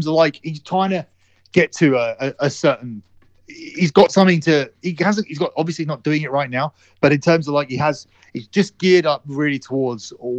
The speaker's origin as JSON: {"language": "English", "country": "United Kingdom", "said": "we're two British people that are exactly the same age who met in England before he even got signed by the WWE."}